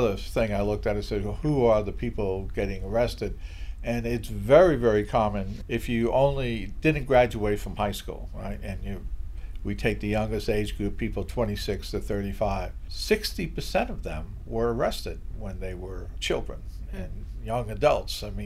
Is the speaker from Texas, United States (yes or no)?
no; Brooklyn, New York, United States; I grew up in Brooklyn, New York, and you know, things would happen when I was a kid.